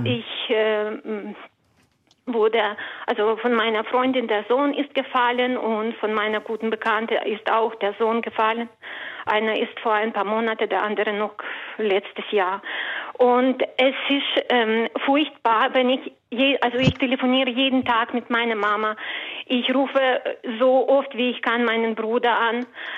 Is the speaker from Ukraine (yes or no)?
yes; Ukraine; now in Germany; ich komme aus der Ukraine, wohne seit 18 Jahren in Deutschland